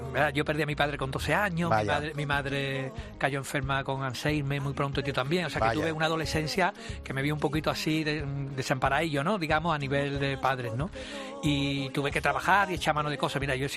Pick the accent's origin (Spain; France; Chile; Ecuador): Spain; Seville, Andalusia; Yo soy de Sevilla capital